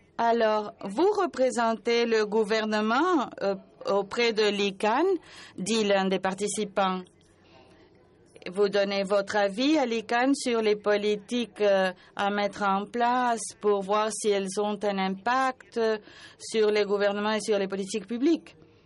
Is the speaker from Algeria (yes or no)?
no; Romania; Moi, je viens de la Roumanie.